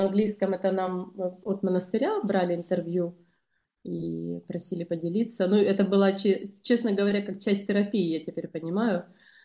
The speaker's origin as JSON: {"language": "Russian", "region": "Kyiv", "country": "Ukraine", "tie": "born or raised there", "moved": "yes", "lives_now": "Spain", "said": "родом из Киева. С начала войны живу в Испании."}